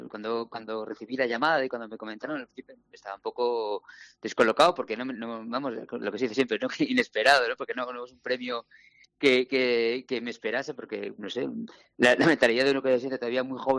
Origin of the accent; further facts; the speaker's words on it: Santander, Cantabria, Spain; also born or lived in Torrelavega; yo soy santanderino, yo nací en Torlavega, pero crecí en Santander, y tiene que ver también con ese chaval, ¿no? Que vivía en un barrio de la periferia como Escandina, que es un polígono industrial